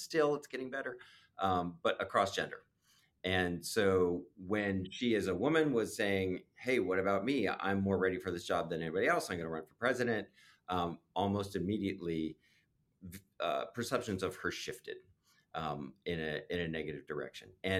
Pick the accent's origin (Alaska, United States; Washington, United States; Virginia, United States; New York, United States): New York, United States; When he showed up, I'm a New Yorker. Can I just confess that to New Yorkers, he was always a joke.